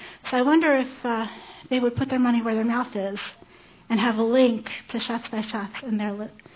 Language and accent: English; Chicago, Illinois, United States; from Chicago, Illinois.